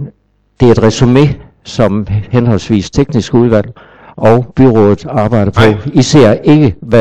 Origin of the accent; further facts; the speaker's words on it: Vandel, Region of Southern Denmark, Denmark; Jeg kommer også ud fra Vandel